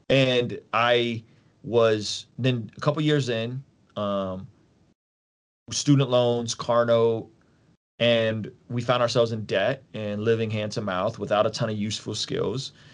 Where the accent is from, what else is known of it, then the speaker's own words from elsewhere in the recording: Russia; I grew up in Soviet Russia. People don't know this about me. I grew up under, you know, Soviet communist Russia.